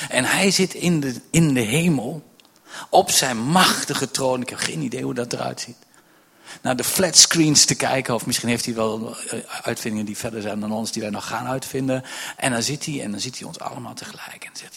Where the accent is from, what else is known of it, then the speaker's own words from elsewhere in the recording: Rurlo, Gelderland, Netherlands; En ik kom hier echt uit de buurt, ik kom uit Reurlen.